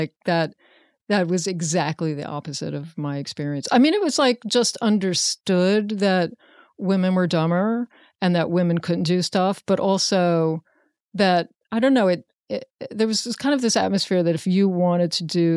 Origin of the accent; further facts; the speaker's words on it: Richmond, Virginia, United States; Richmond.